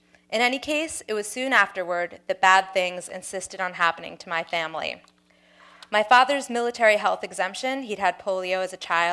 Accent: Kharkiv, Kharkiv Oblast, Ukraine; nobody from my hometown of Kharkov, Ukraine, had ever contacted me

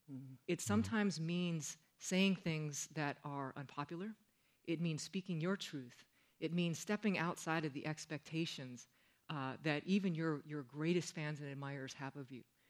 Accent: Midwest, United States; English is a second language; also born or lived in Japan / California; I'm an immigrant to this country. I was born in Japan. My mother is Japanese. My father is a white American. We moved to the rural Midwest when I was a child

